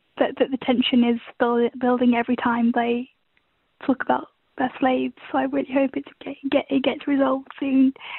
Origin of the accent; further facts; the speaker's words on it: Birmingham, West Midlands, United Kingdom; I'm from Birmingham, and I'm a first-time caller-innerer.